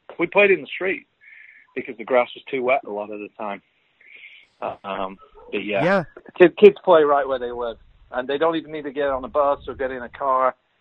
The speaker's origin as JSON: {"language": "English", "region": "England", "country": "United Kingdom", "tie": "born or raised there", "lives_now": "United States", "said": "Growing up in England, that's what you did every recess, every day."}